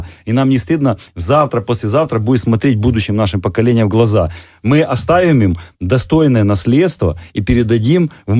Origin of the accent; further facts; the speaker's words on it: Crimea, Ukraine; А мы все, каждый крымчанин, команда президента.